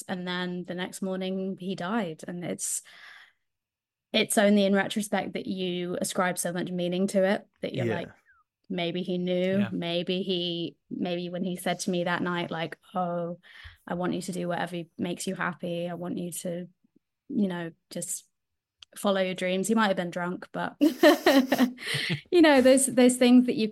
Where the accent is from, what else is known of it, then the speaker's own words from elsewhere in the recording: London, United Kingdom; born there; moved away; I was born in London, and we moved to the States for his job.